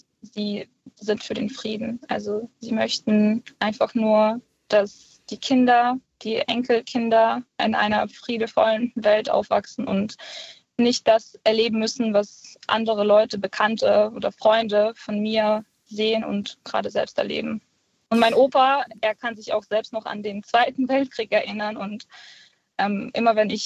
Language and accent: German; Brest, Brest Region, Belarus; also meine Mutter und ich, wir kommen beide aus Brest, das ist westlich von Weißrussland.